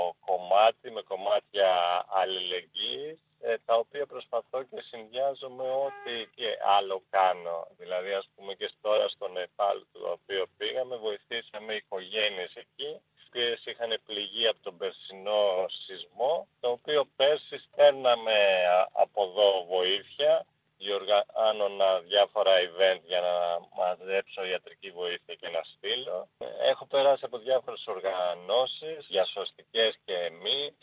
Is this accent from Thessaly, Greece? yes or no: no; Peloponnese, Greece; Κατάγομαι από Αρκαδία, είναι και οι δύο γονείς μου, αγαπημένα μέρη.